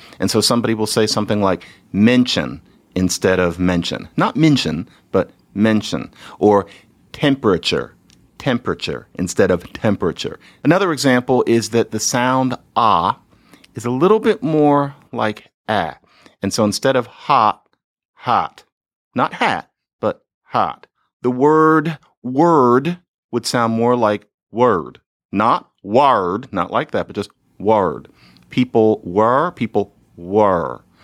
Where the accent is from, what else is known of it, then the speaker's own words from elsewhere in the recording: Philadelphia, Pennsylvania, United States; but that is the only thing that tips anybody off that I'm from Philadelphia.